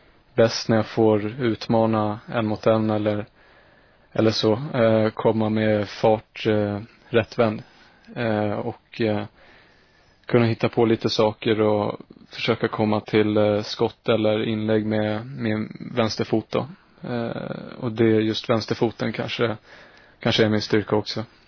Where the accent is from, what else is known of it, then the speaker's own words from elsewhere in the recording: Stockholm, Stockholm County, Sweden; now in Gothenburg, Sweden; även fast jag kommer från Stockholm då, att den är bra här nere